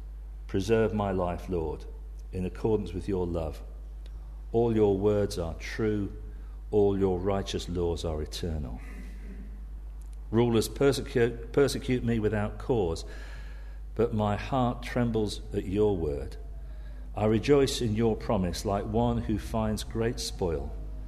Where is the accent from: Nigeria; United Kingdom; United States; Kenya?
United Kingdom; England; now in Wales, United Kingdom; I'm an Englishman.